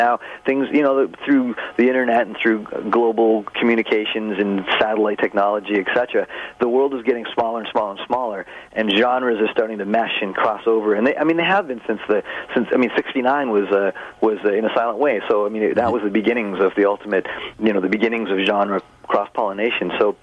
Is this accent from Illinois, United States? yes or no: no; Brooklyn, New York, United States; I mean, I'm from Brooklyn. I came up in Brooklyn, so that kind of concept is that's unheard of, right?